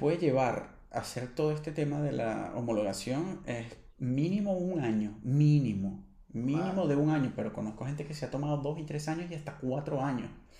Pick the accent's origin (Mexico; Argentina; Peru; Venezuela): Venezuela; moved away as an adult; also born or lived in Colombia; now in Spain; me impactó emocionalmente más cuando salí de Colombia para España que cuando salí de Venezuela a Colombia.